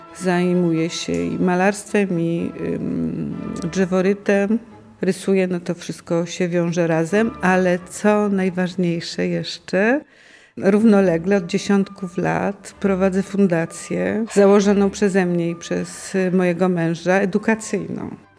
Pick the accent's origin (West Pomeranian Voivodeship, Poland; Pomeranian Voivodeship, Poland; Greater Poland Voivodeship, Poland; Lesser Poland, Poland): Lesser Poland, Poland; Kraków; Ja pochodzę z Krakowa, co miał ogromny wpływ na całe moje życie, tak? Bo urodziłam się w okresie, kiedy Kraków był epicentrum kultury. To były lata 50., 60.